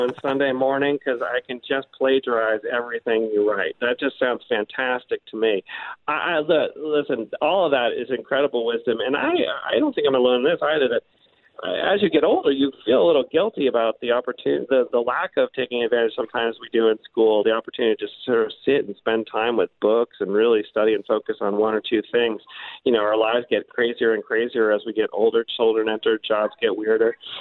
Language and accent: English; Massachusetts, United States; I came from Massachusetts. I was not, you know, familiar with the school terribly much